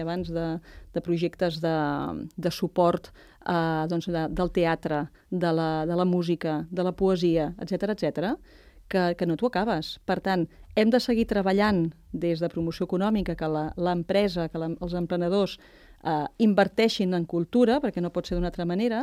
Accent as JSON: {"language": "Catalan", "town": "Barcelona", "region": "Catalonia", "country": "Spain", "lives_now": "Sant Cugat, Spain", "said": "Jo vinc de Gràcia, de Barcelona, com molta altra gent aquí"}